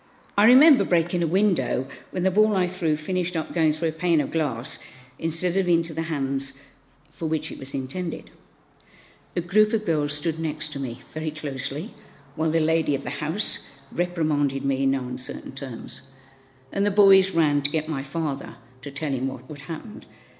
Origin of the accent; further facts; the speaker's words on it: Birmingham, West Midlands, United Kingdom; moved away; some of you are aware that I come from Birmingham. You don't get many Birmingham people down here. In the years since 1963, since I moved down here